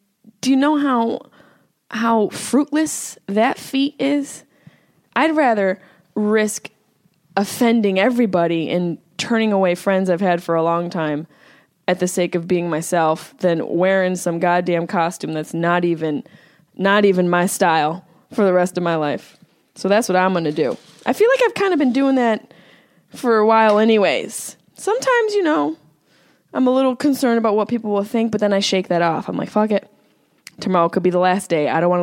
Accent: Syracuse, New York, United States; accent: Syracuse; Yeah, there's my Syracuse accent.

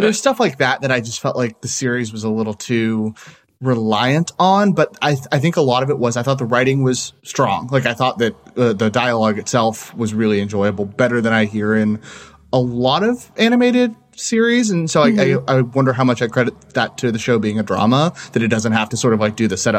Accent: Austin, Texas, United States; also born or lived in San Antonio; Like, I was raised in Austin, but I was born and spent the first several years of my life in San Antonio. I would go back constantly.

